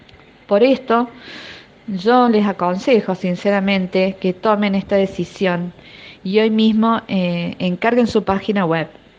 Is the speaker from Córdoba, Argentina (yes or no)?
yes; Córdoba, Argentina; soy de Córdoba Capital, Argentina